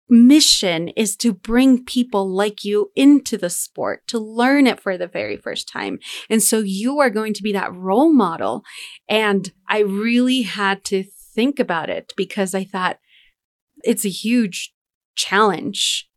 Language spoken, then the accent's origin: English; Denver, Colorado, United States; And I remember, because we grew up in Denver